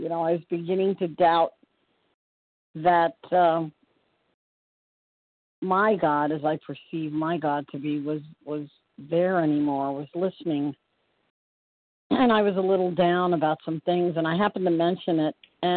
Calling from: Florida, United States; I am calling from Central Florida.

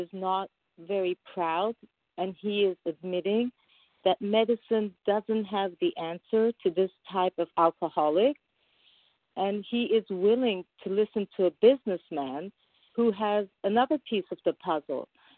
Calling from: California, United States; Good morning. I'm calling from California.

